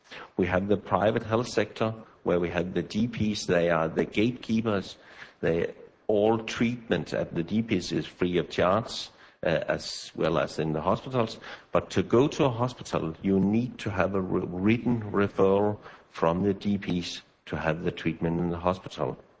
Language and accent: English; Denmark; English is a second language; that's right. They run out of letters when I was born. I'm coming from Denmark